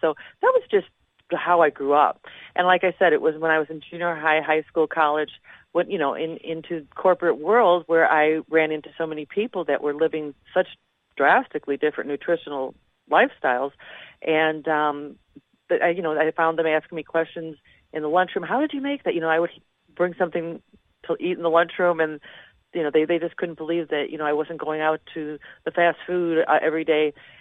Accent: Naperville, Illinois, United States; I was born and raised in Naperville when it was a small farm town

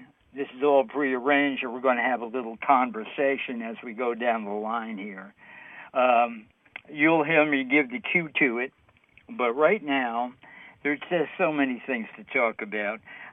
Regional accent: New York City, New York, United States; Just like, hey, I'm from New York City, and some of the stupid things that the mayor, the so-called mayor, does, they're killing the city, New York.

